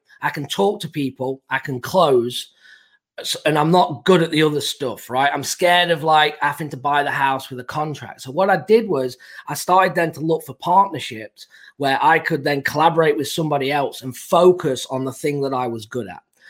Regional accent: England, United Kingdom; I'm from England. You know, I've just got here, new to real estate.

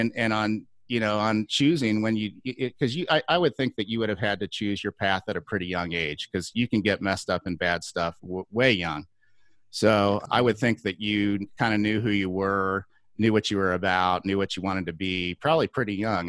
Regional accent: Cincinnati, Ohio, United States; I'm actually from Cincinnati originally.

